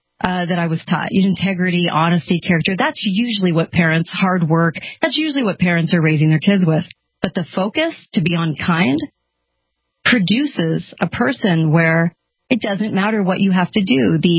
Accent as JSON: {"language": "English", "region": "California", "country": "United States", "tie": "born or raised there", "said": "I grew up in California and I grew up around a lot of liberals."}